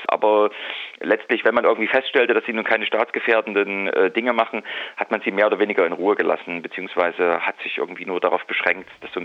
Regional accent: Leipzig, Saxony, Germany; nicht für mich geplant hatte als Leipziger.

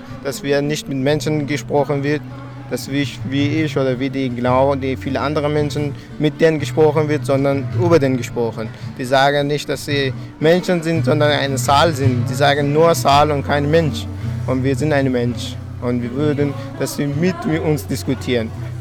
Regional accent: Afghanistan; German is a second language; now in Germany; Und ich würde selbst gerne nach Afghanistan gehen. Es ist mein Heimatland, wo ich geboren bin. Ich kann die Sprache gut sprechen.

